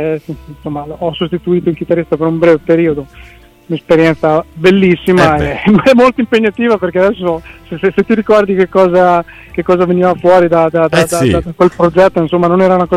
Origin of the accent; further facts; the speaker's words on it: Cesena, Emilia-Romagna, Italy; siamo tutti di Cesena. Qualcuno un pochino più lontano, ma siamo abbastanza vicini.